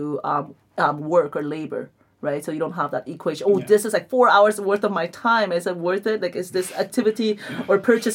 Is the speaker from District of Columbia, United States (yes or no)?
no; Oroville, California, United States; And growing up in Oroville, I had never seen that.